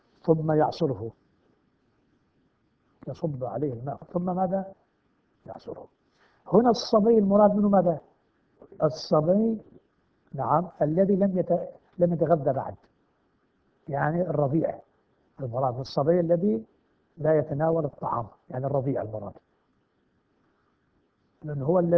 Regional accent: Najaf, Najaf Governorate, Iraq; بعض العلماء عندنا في النجف

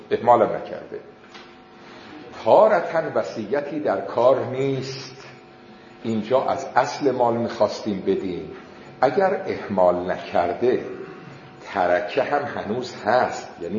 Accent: Qom, Iran; born there; خود ما متولد قمیم. بعد فوت مرحوم آقای بروجردی رفتیم تهران، دبیرستان و تهران تهی کردیم، برگشتیم قم.

